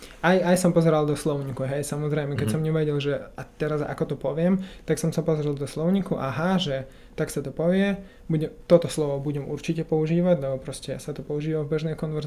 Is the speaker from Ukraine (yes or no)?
yes; Ukraine; Slovak is a second language; now in Slovakia; učil som sa slovenčinu 3 mesiaci a na Ukrajine, som z Ukrajiny